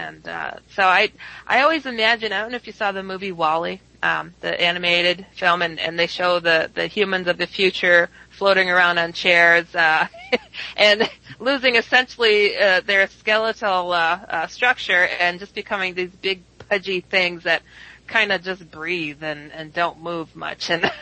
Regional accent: Wisconsin, United States; I've seen a lot of UFO groups in my home state alone of Wisconsin just fall apart more recently

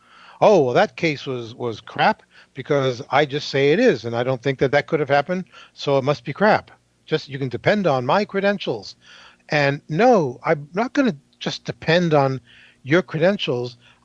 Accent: New Hampshire, United States; Because I grew up in New Hampshire.

